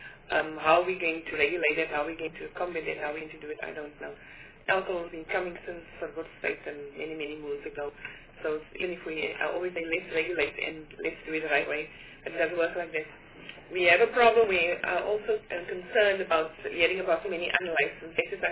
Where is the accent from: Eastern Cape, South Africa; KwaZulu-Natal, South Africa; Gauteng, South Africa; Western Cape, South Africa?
Gauteng, South Africa; Soweto; For me, I come from Gauteng, Greater Soweto.